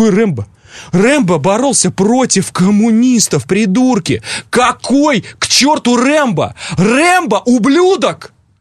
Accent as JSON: {"language": "Russian", "country": "Russia", "said": "когда я приезжал в Америку и говорил, я из России"}